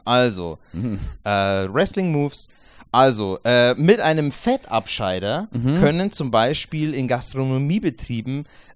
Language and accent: German; Bavaria, Germany; Ja, bei uns in Bayern gibt es das tatsächlich auch als Schimpfwort.